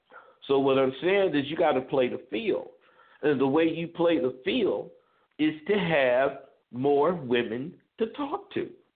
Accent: Vallejo, California, United States; I grew up in Vallejo, California, but my folks was out of Louisiana.

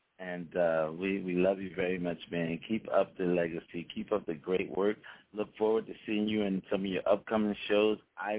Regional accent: Philadelphia, Pennsylvania, United States; now in Palm Springs, United States; Yeah, well, I'm from Philly, but I live in Palm Springs.

